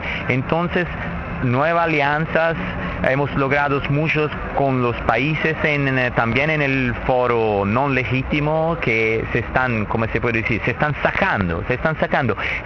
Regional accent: Italy; Spanish is a second language; Yo soy de la Italia, ahora estamos como intentando de hacer algo así en Italia

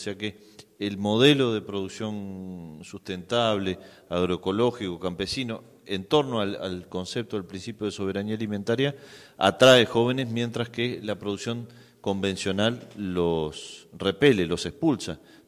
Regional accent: Uruguay; en mi país, en Uruguay

